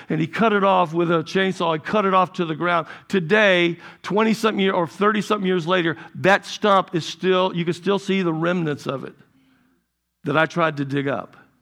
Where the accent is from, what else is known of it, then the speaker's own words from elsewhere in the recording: South Carolina, United States; When I was a kid, I grew up in South Carolina.